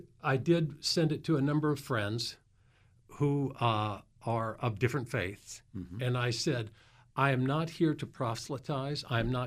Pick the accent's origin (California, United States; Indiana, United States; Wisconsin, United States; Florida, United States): Indiana, United States; Evansville; The God I grew up with in the Lutheran Church Missouri Synod in Evansville, Indiana, was this angry, bearded, white guy sitting on a cloud waiting for me to step out of line and throw me into hell, right?